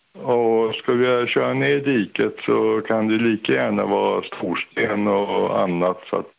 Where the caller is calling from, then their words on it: Mora, Dalarna County, Sweden